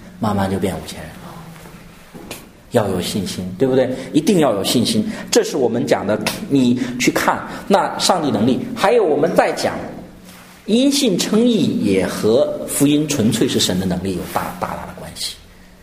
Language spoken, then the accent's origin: Chinese; Henan, China; 你不会说广东人喜欢喝这个汤，我们河南人不喜欢喝